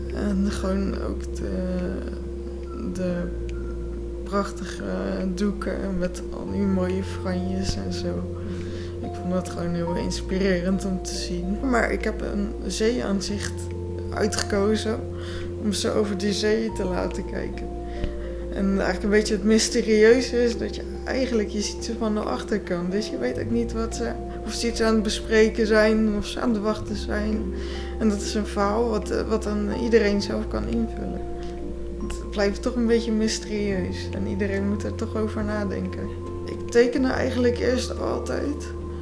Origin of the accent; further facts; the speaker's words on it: Scheveningen, South Holland, Netherlands; en ik ben 28. Ik heb de vier Scheveningse vrouwen geschilderd. Ik kom zelf ook uit Scheveningen en ik heb daar familie wonen.